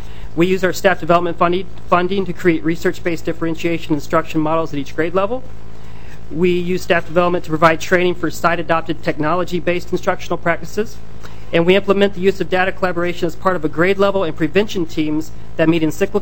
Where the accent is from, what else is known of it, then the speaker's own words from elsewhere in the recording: the South, United States; I have the privilege of having worked in different states and growing up in the South and understanding things differently